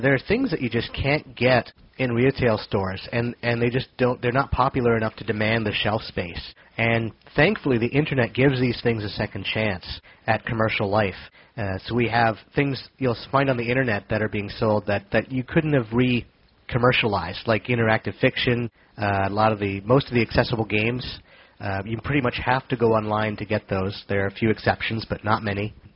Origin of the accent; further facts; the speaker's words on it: Mississauga, Ontario, Canada; from Canada, Mississauga, Ontario, to be precise.